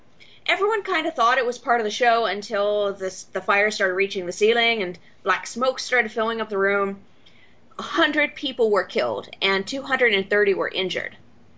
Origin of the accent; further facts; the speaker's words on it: California, United States; born there; now in Pennsylvania, United States; I was born in California.